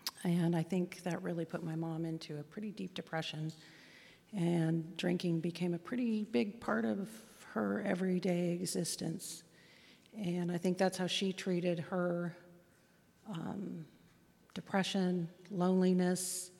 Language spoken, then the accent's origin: English; Aspen, Colorado, United States; We grew up in Aspen, which, you know, in the late 70s and the early 80s was quite a time.